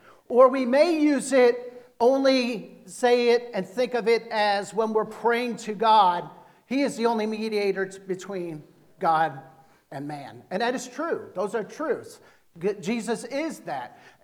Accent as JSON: {"language": "English", "region": "New Jersey", "country": "United States", "accent": "Jersey", "said": "sometimes I get talking quick, if I'm from Jersey, sometimes I'll get that Jersey talk coming in."}